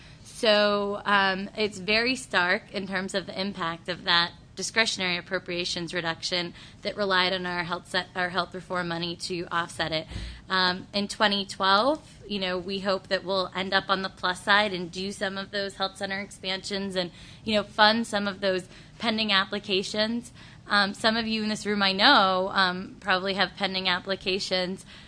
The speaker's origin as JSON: {"language": "English", "region": "Massachusetts", "country": "United States", "said": "I'm from Massachusetts, as some of you know"}